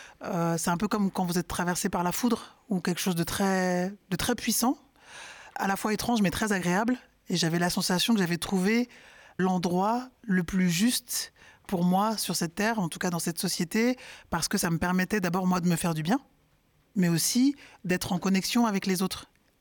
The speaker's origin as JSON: {"language": "French", "country": "Cameroon", "tie": "born or raised there", "said": "Sur ma carte d'identité, je suis française, mais je suis née au Cameroun et j'y ai grandi."}